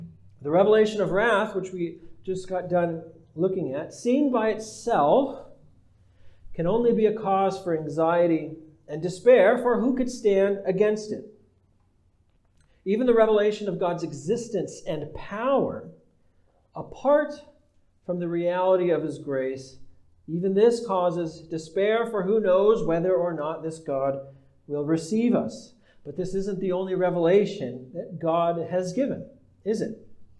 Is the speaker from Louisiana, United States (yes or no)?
no; San Diego, California, United States; I grew up in San Diego. I grew up about 15 minutes away from the ocean.